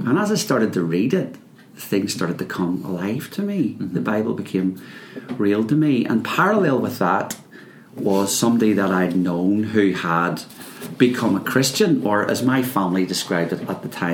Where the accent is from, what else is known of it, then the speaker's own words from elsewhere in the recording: Belfast, Northern Ireland, United Kingdom; I grew up in a working class home in North Belfast. It was just a typical working class environment